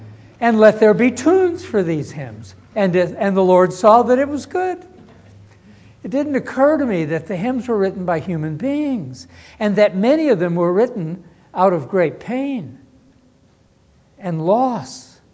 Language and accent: English; Arkansas, United States; I was born and raised in Northeast Arkansas